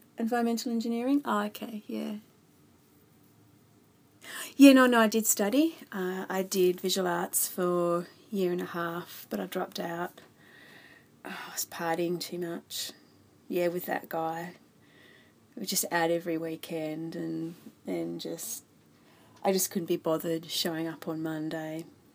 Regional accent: Melbourne, Victoria, Australia; Me, I'm from Melbourne, yeah. I've been overseas for about nearly 4 years now. I go home in 2 weeks.

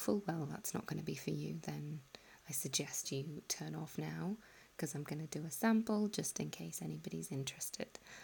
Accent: southern England, United Kingdom; accent: southern; people ask me whereabouts in the UK I'm from, because my accent is primarily quite southern and not specifically regional other than that, and yet I definitely have some sounds which don't fit with the sort of generic southern received pronunciation accent.

